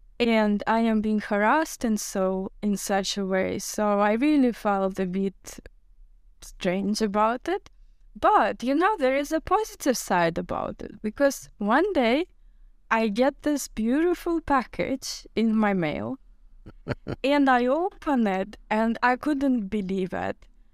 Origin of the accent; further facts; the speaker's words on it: North Caucasus, Russia; born there; English is a second language; And I was born in North Caucasus in USSR. And my family was so poor, but they did try to bring me an education. And there was an art school in our village.